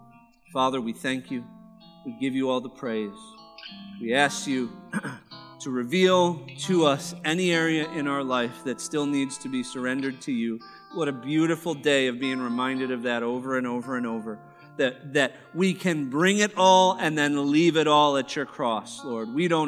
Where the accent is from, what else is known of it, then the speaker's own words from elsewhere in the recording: Arizona, United States; We come from Arizona. We've had our share of both. We've had scorpions in the house.